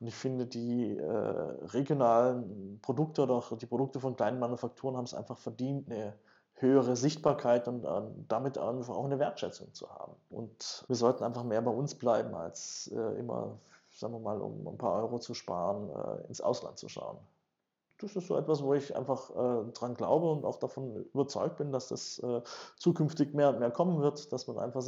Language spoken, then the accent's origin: German; Konstanz, Baden-Württemberg, Germany; Also ich komme ja aus Konstanz